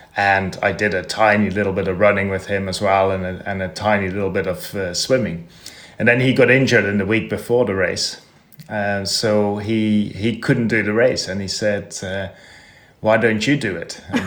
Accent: Netherlands; Yeah, that's correct. So I grew up in Holland

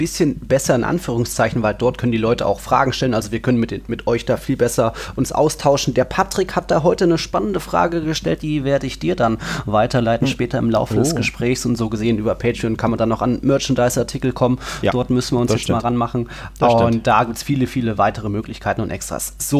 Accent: Hesse, Germany; aus meiner Heimat, dem Werra-Meißner-Kreis

